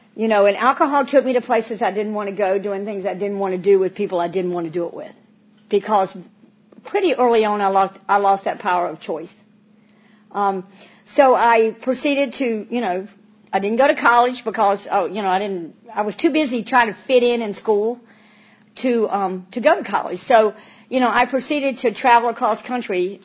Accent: North Carolina, United States; I grew up in North Carolina. My dad was a magician

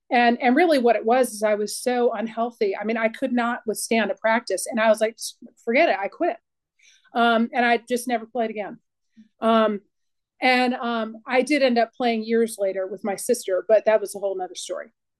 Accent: Virginia, United States; I grew up in Northern Virginia.

